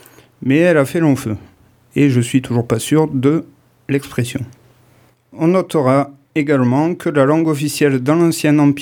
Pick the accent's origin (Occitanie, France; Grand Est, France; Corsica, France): Occitanie, France; accent: north Aveyron; Même avec un accent du nord Aveyron.